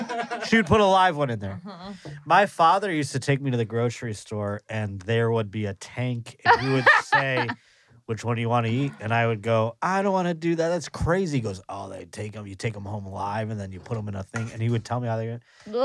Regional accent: Buffalo, New York, United States; I grew up in Buffalo. We don't have lobsters.

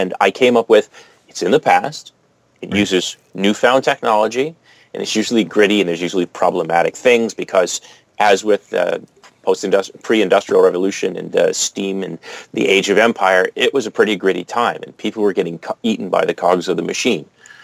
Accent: Canada; since I'm Canadian, he got out of that mess.

